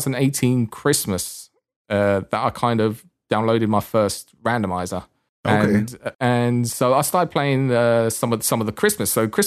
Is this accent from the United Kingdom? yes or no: yes; London, United Kingdom; So I'm from London, UK.